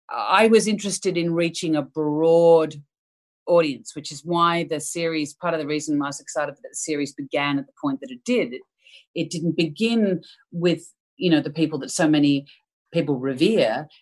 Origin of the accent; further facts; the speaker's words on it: Australia; I mean, I come from Australia.